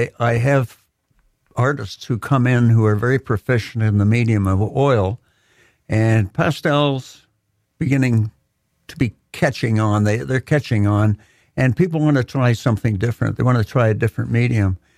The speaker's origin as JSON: {"language": "English", "town": "Orillia", "region": "Ontario", "country": "Canada", "tie": "born or raised there", "said": "I grew up in Orillia. My parents moved there when I was 13 years old. And that was the beginning."}